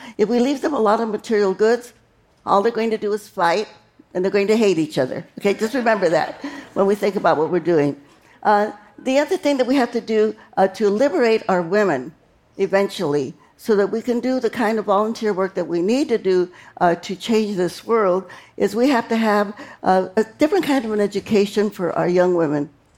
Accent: Stockton, California, United States; my hometown of Stockton, California.

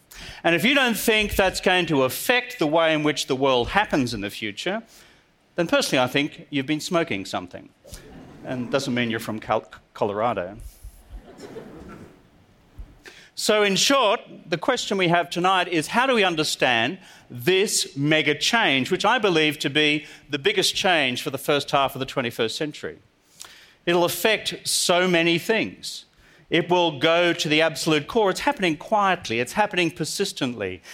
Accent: Australia; I'm from Australia. I'm here to help.

